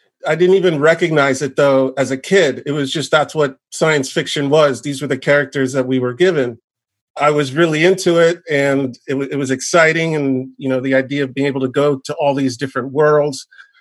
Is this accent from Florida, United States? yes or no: yes; Miami, Florida, United States; also born or lived in Jamaica / New York; I'd already moved to the U.S. at that time. I was born in Jamaica in 1973. I moved to the U.S. in 77. And we lived in New York for about 1 year. Then we moved to Miami. I lived in Miami for 27 years. And that's mostly where I grew up, was in Miami.